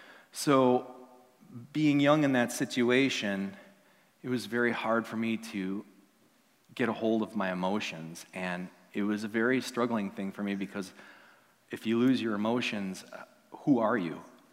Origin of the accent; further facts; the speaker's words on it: Wisconsin, United States; that's just because I'm from Wisconsin and I haven't acclimated yet.